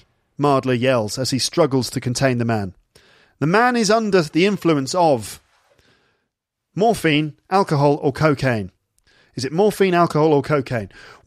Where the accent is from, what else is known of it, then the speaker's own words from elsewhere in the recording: England, United Kingdom; accent: generic northern; And I don't know where my accent's from at all. It's just generic northern.